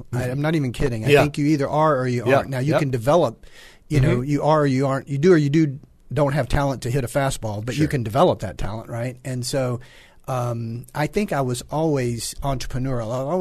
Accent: North Carolina, United States; also born or lived in Virginia / Missouri; So, yeah, we grew up in North Carolina, then Southwest Virginia. Very, very, very, very, very, very, very, not enough berries, rural. And then in Southwest Missouri.

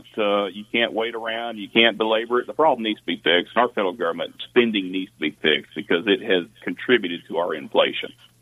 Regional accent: United States; growing up in rural America, you own firearms

